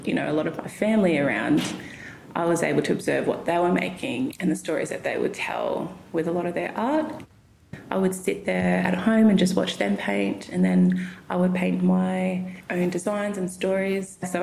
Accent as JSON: {"language": "English", "town": "Taree", "region": "New South Wales", "country": "Australia", "tie": "born or raised there", "said": "I'm a Woomerai woman from the mid-north coast of New South Wales, and I grew up in Taree and Foster area up that way, so also have strong ties with a lot of Biripi people as well."}